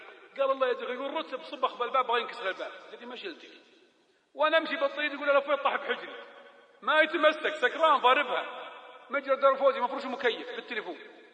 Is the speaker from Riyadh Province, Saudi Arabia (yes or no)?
no; Buraydah, Al-Qassim, Saudi Arabia; واحد من الشباب عندنا ببريدة